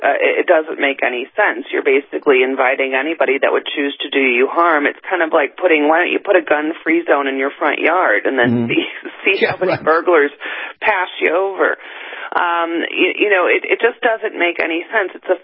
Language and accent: English; Chicago, Illinois, United States; because I hail from Chicago